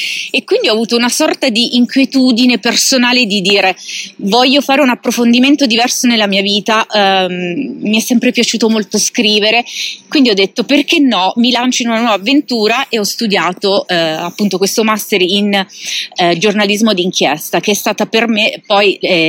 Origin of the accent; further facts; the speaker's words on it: Basilicata, Italy; moved away as an adult; now in Milan, Italy; Andare a studiare a Milano, a più di 800 chilometri dal mio paese di origine in Basilicata, mi ha aperto un nuovo mondo, un mondo di opportunità.